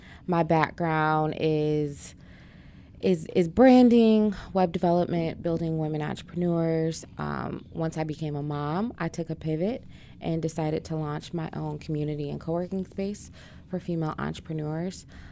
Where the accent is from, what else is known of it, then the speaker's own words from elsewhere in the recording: Detroit, Michigan, United States; moved away as an adult; Yeah, so I was born and raised in Detroit until I was 18. Went away to college